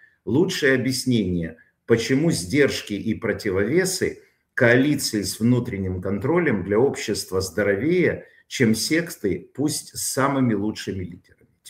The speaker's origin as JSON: {"language": "Russian", "country": "Ukraine", "said": "но вы меня простите, я с Украины, и поэтому меня в первую очередь интересует война."}